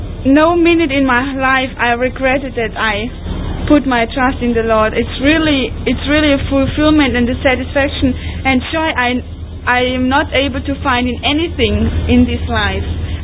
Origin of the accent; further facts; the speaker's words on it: Germany; and I come from Germany